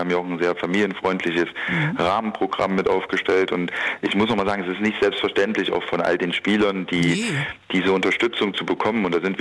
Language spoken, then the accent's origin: German; Erfurt, Thuringia, Germany; aus meiner Heimatstadt Erfurt